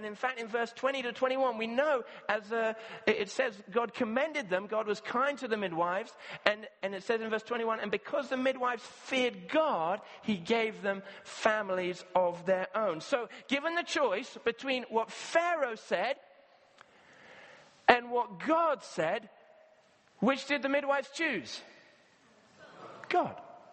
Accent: Kenya; I grew up in Africa and very aware of sort of apartheid in South Africa, and I was in Kenya

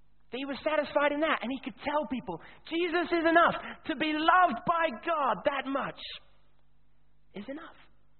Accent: Kenya; We used to sing a song when I was growing up in Kenya.

